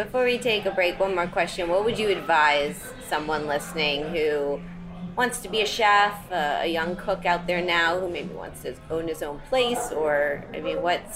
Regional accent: Miami, Florida, United States; when I think back of my childhood growing up in Miami, we had a place called Cazzoli's

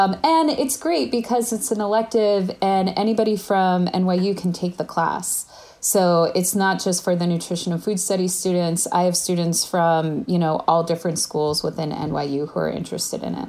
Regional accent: New York, United States; Even though I'm from New York, I just moved out there, and that's kind of where I started.

